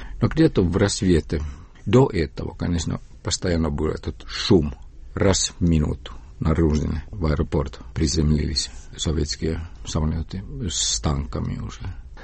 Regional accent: Estonia; И, ну, может быть, они помнят, что я эстонец.

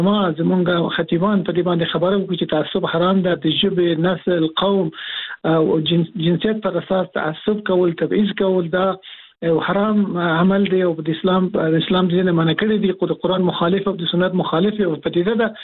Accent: Afghanistan; موږ مسلمانان یو په افغانستان کې په دریمه دایره کې موږ افغانان یو

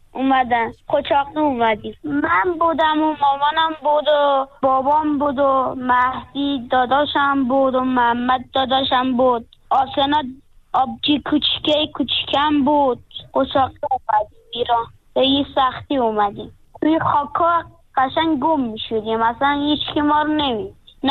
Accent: Afghanistan; born there; کلن تو افغانستان به دنیا اومدم، از 7 سالگی رفتم سری کار.

